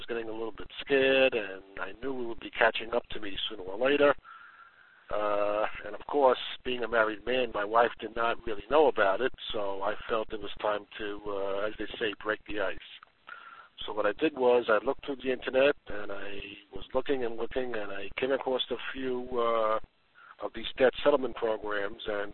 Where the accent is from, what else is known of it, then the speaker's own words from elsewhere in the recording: New York, United States; I am from New York, and I had a major debt problem about 5, 6 years ago